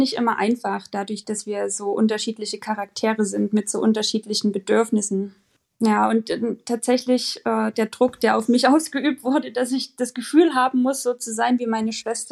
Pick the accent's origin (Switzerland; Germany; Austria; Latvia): Germany; born there; Naja, also wir sind zwar beide in der DDR geboren, aber ich bin 87 geboren und habe davon nicht mehr so viel mitbekommen.